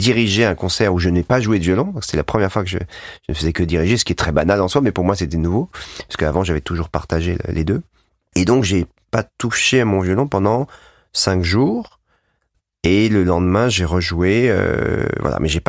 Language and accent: French; Auvergne-Rhône-Alpes, France; alors on vient tous les deux de la Savoie